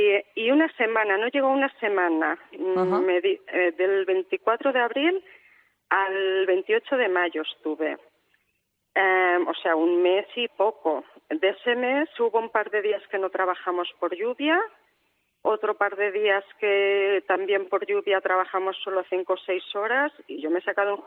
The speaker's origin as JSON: {"language": "Spanish", "town": "Alcarràs", "region": "Catalonia", "country": "Spain", "tie": "born or raised there", "said": "en mi pueblo Alcarraz y en los pueblos de alrededor hay mucha empresa agrícola"}